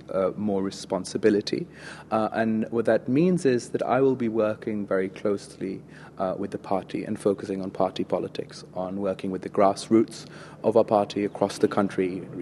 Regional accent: Pakistan; I'm a Pakistani and I can relate to all Pakistanis.

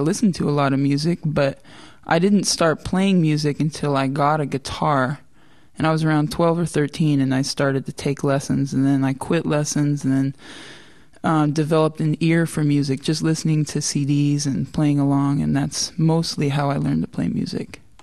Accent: Oakdale, California, United States; now in Los Angeles, United States; Well, I grew up in Oakdale, California. It's a small little agricultural town in the very center of California, on the edge of the valley on your way up to Yosemite. But now I live in Los Angeles.

